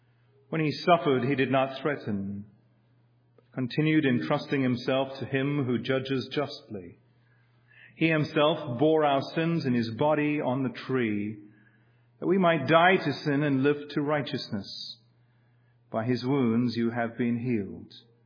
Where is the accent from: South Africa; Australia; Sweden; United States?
South Africa; Kathy and I grew up in South Africa in the time of apartheid.